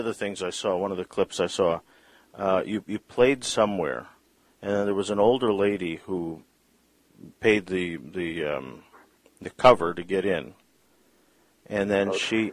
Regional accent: Vancouver, British Columbia, Canada; We're about the same age, but I grew up in Vancouver

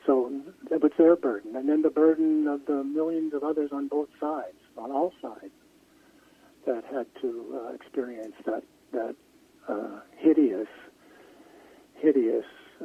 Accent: Winnipeg, Manitoba, Canada; I grew up in Winnipeg myself

